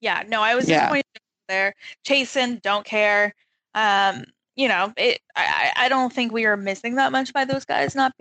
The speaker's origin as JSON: {"language": "English", "country": "Canada", "said": "I just knew what they were, but they weren't available to me being a Canadian girl."}